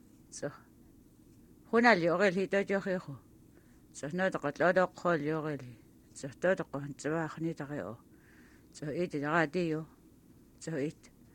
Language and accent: English; Huslia, Alaska, United States